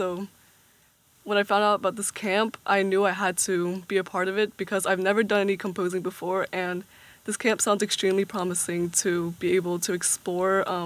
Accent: Philadelphia, Pennsylvania, United States; Oh, I'm a Philly resident. I'm from here, yeah.

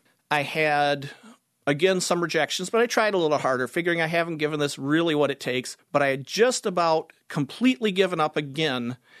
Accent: Byron Center, Michigan, United States; born or raised there

